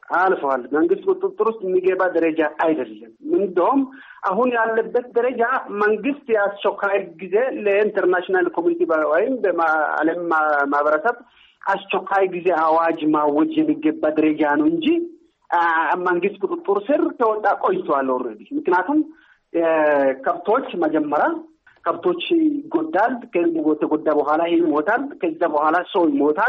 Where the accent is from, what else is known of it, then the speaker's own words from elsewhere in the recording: Oromia, Ethiopia; እንደሚታወቀው ይህል ውስጥ አሁን ለቦረና ምሬም እዛ አካባቢ ከበፊትም ሰርቼም ስለማያውቅ ከዛ በኋላ አሁንም ደግሞ በሪሰርችም እዛ አካባቢ ስለሚሰራ ስለሚያውቅ ተወልጄ ያደግኩትም እዛ ስለሆነች በደንብ ነው የሚያውቁ።